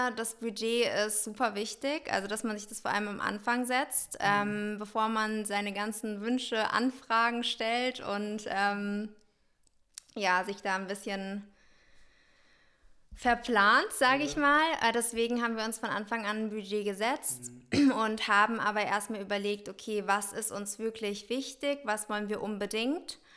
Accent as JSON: {"language": "German", "region": "Rhineland-Palatinate", "country": "Germany", "said": "Standesamtlich werden wir in meiner Heimat der Pfalz an der Weinstraße feiern"}